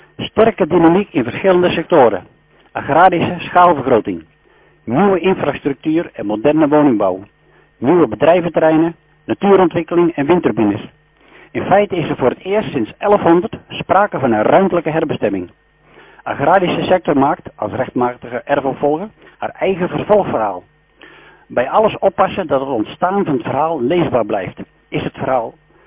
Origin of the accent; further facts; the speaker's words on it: Giezenburg, South Holland, Netherlands; uit Giezenburg